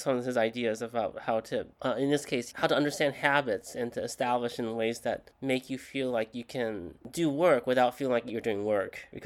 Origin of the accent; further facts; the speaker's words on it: Tokyo, Japan; from Tokyo.